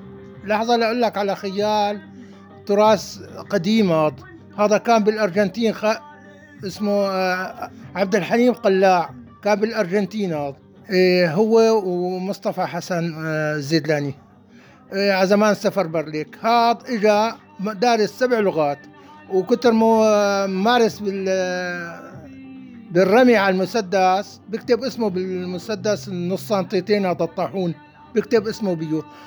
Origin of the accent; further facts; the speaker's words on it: Al-Abbadi, Rif Dimashq, Syria; قال منين انت؟ قلت له من العبادي. قال بعد العبادي ما في قريه؟